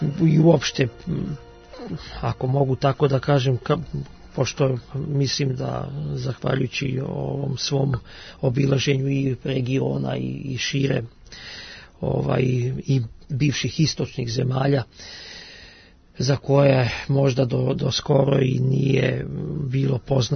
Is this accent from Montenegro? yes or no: no; Belgrade, Serbia; kao prvi Beograđanin koji je uspeo da se upiše na Zagrebačku muzičku akademiju